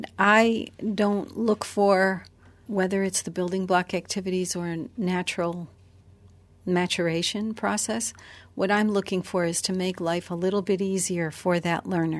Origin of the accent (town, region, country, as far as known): United States